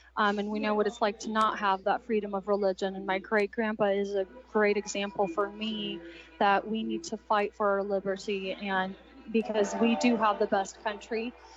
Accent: Portland, Oregon, United States; Whenever I mention that I'm from Portland, especially Portland, Oregon, I get big eyes, and they're like, oh, wow, no way.

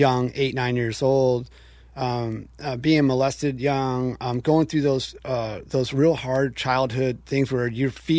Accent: Flint, Michigan, United States; I'm a disabled combat action vet. I'm from Flint, Michigan

